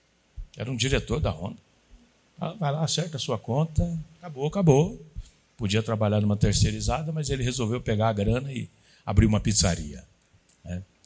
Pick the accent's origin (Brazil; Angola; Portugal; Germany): Brazil; Muzambinho, Minas Gerais; born there; Eu sou mineiro de nascimento. Nasci numa pequena cidade lá no sul de Minas, chamada Muzambinho.